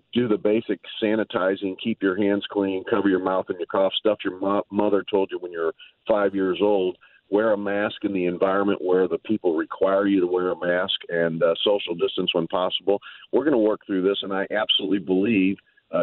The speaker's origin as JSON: {"language": "English", "town": "St. Louis", "region": "Missouri", "country": "United States", "tie": "born or raised there", "said": "Born and raised in North City, up in the Walnut Park and then Baden area"}